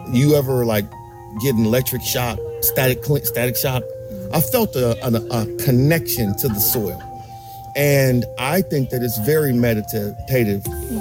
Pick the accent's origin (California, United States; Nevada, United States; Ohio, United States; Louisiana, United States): Ohio, United States; I'm from Ohio. None of that kind of stuff makes sense to somebody like me.